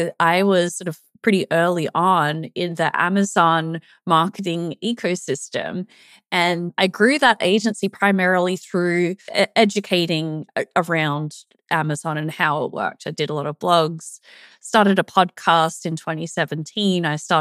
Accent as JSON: {"language": "English", "country": "Australia", "said": "Yeah, so you may have noticed from my accent, I'm not American, even though I cover the US market primarily. So I'm from Australia."}